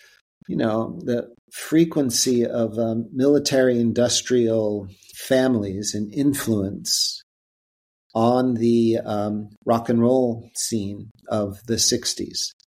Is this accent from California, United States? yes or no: no; Boston, Massachusetts, United States; He was from Boston. I was from Boston. He had an accent like my mother.